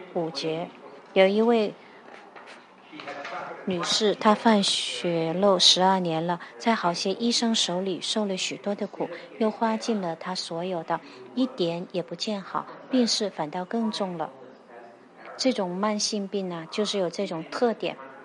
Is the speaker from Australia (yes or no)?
yes; Australia; 我们澳洲人觉得住帐篷很有趣